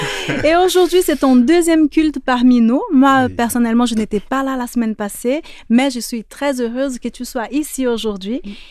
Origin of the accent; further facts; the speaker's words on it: Brazil; Moi, je suis brésilienne